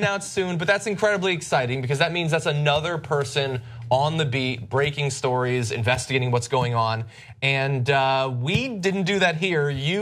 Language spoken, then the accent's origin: English; Connecticut, United States; $27 from Maria in Connecticut, my home state